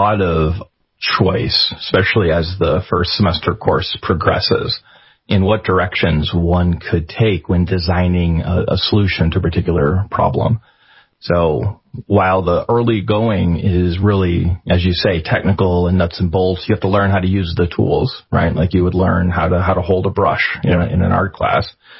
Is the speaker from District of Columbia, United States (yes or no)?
no; Missouri, United States; I'm originally from Missouri, and I've taught at several institutions there.